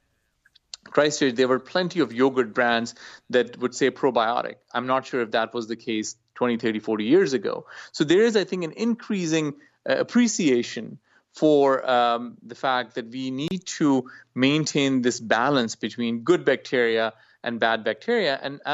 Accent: Pakistan; I grew up in Pakistan myself

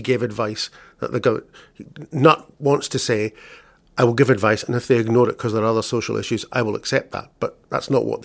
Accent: Scotland, United Kingdom; but then I'm a Scottish journalist, I might have to say that.

